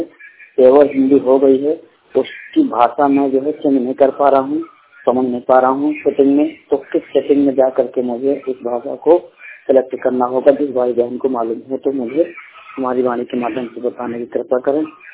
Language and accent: Hindi; Banda, Uttar Pradesh, India; मैं बांदा उत्तर प्रदेश का मूल निवासी हूँ।